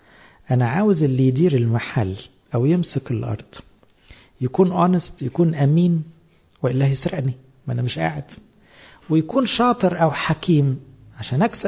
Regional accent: Egypt; عندنا في مصر بعد الثورة بقى في شعار مهم قوي

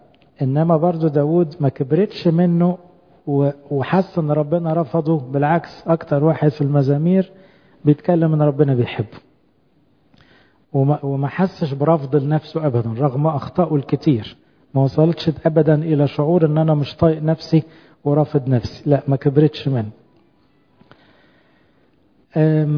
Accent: Egypt; احنا في مجتمعاتنا الشرقية بالذات كمصريين وأقباط، اتربينا كلنا في بيوت ناقضة نقد لازع

